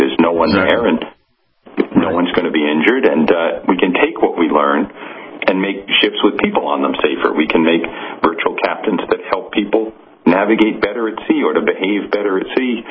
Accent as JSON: {"language": "English", "town": "Boston", "region": "Massachusetts", "country": "United States", "tie": "born or raised there", "lives_now": "Plymouth, United Kingdom", "said": "Well, I live in Plymouth in the UK, and I grew up in Boston, Massachusetts, making all the trips down to see the Plymouth Rock and the Pilgrim Monument in Provincetown."}